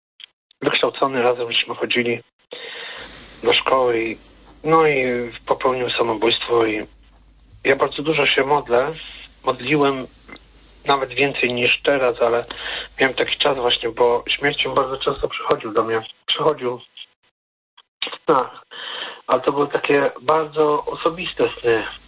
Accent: Subcarpathian Voivodeship, Poland; ja pochodzę z Podkarpacia, z gór

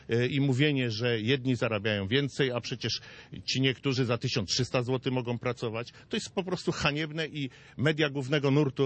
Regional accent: Włocławek, Kuyavian-Pomeranian Voivodeship, Poland; bo ja jestem z Włocławka.

